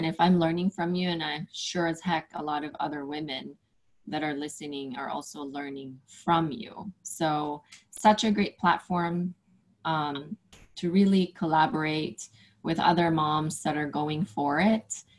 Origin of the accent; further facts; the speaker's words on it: Philippines; moved away as an adult; now in United States; I grew up in the Philippines and I was 20 going on 21 when I came. So I was already an adult when I came about 18 years ago.